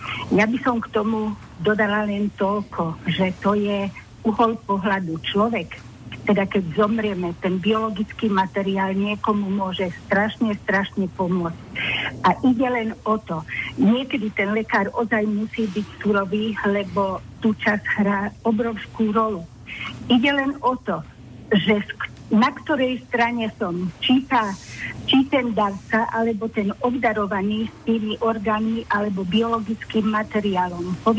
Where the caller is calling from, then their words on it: Nitra, Nitra Region, Slovakia; Ja som poslucháčka z Nitry.